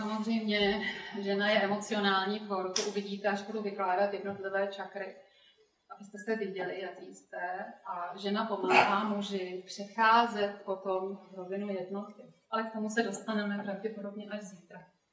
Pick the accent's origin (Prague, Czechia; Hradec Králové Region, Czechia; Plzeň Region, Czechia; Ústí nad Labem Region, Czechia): Ústí nad Labem Region, Czechia; Teplice; já jsem se narodila dvěma milujícím se lidem v Teplicích, žiju tam celý život, kteří nevěřili v Boha, nechodili do kostela